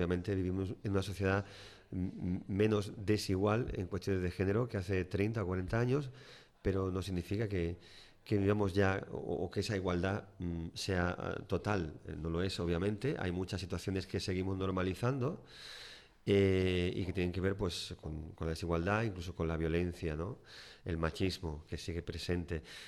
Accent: Málaga, Andalusia, Spain; Pues somos de Málaga, aunque ahora, hoy concretamente, acabamos de regresar de León

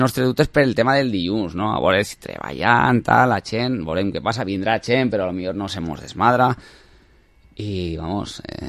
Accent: Burriana, Valencian Community, Spain; De fet, jo no sóc de Villarreal, jo sóc de Burriana, però bueno, porto 18 anys vivint en Villarreal. Treballo en Villarreal fa 25 anys

